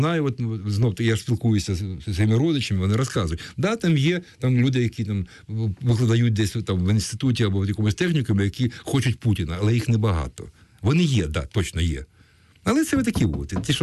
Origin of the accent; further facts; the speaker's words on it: Kyiv, Ukraine; born there; first language Russian; Ukrainian is a second language; Я насправді народився в Києві. Я спочатку російськомовна людина. І тому просто я для себе колись вирішив, що я українець.